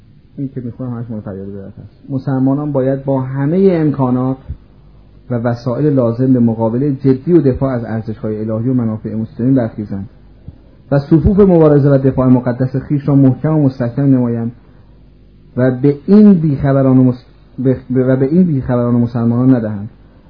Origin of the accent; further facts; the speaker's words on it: Iran; آمد و بیرون و فهمید من ایرانی هستم.